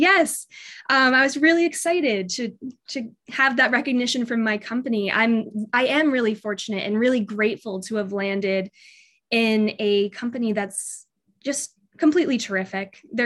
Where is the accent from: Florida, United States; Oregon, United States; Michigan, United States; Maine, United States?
Maine, United States; anytime I'm, you know, in a party or in a meeting and it comes out that I am from Maine, that's always such a connector.